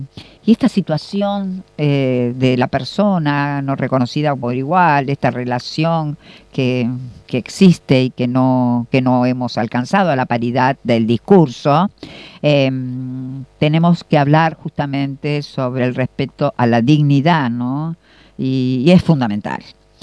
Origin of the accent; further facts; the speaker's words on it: San Martín, Buenos Aires Province, Argentina; que soy del distrito de San Martín, de la provincia de Buenos Aires